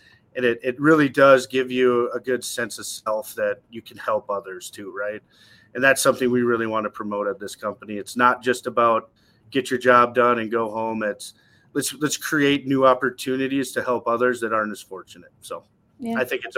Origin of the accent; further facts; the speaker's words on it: Minnesota, United States; being a Minnesotan myself, I never realized how much of a unique situation that is to walk on water.